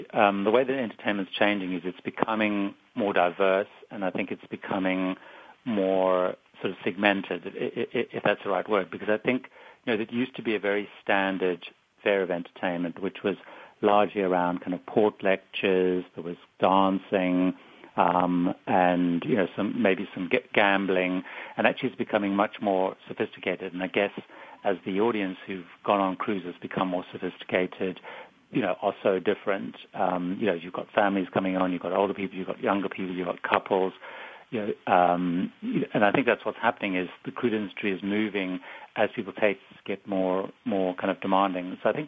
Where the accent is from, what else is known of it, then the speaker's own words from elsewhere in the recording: Zimbabwe; now in London, United Kingdom; I grew up in Africa. I was actually born in Africa, in Zimbabwe, so I was kind of miles away from anywhere.